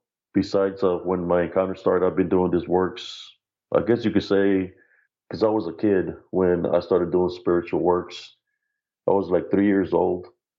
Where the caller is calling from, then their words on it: Temple, Texas, United States; Yes, sir. I'm calling from Temple, Texas.